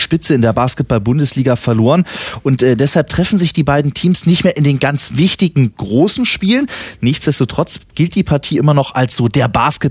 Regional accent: Berlin, Germany; Da muss man natürlich als Berliner sagen

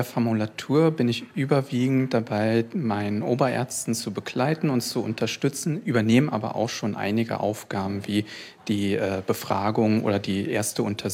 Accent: Neuruppin, Brandenburg, Germany; born there; ich bin ja gebürtiger Neuruppiner, deswegen war das für mich jetzt keine schwierige Frage, ob ich auch hier in der Region bleiben möchte.

